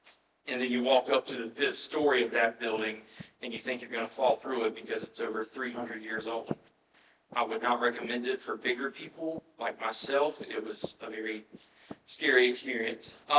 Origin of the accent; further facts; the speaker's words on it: United States; now in Japan; And as an American in Japan, I will say that there is still racism alive and well in Japan.